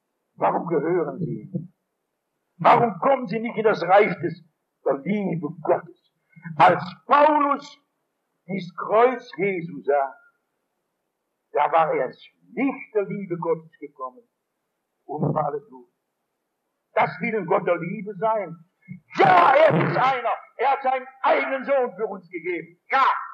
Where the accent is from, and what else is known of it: Essen, North Rhine-Westphalia, Germany; born or raised there